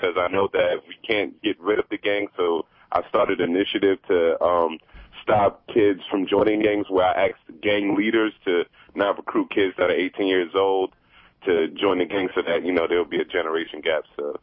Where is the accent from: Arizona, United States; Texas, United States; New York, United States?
New York, United States; also born or lived in Germany / Washington; So I'm from New York. I used to go back and forth from, you know, Roosevelt, New York, to Germany, then from Brooklyn to Washington, like, you know.